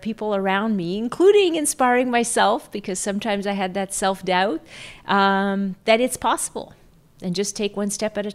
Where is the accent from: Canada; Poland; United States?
Canada; Montreal, Quebec; I grew up in Montreal, a little French-Canadian girl with my twin brother. And I grew up in Quebec City, Montreal, and came to McGill.